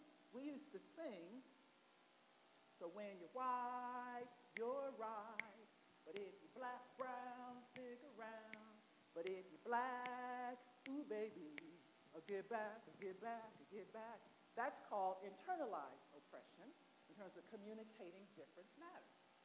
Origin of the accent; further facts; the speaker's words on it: Colorado, United States; Where I'm from? Right, I'm from Colorado, so it could be, right?